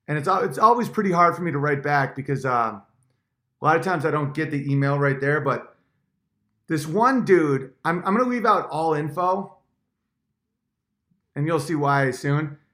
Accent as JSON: {"language": "English", "country": "Canada", "said": "I have no motherland. I'm okay with that. I'm Canadian."}